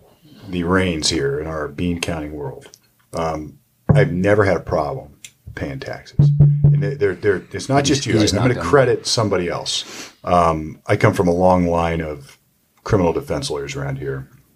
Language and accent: English; Sunbury, Ohio, United States; I grew up in Well, I went to Big Walnut High School up in Sunbury, and it was a rural community at the time.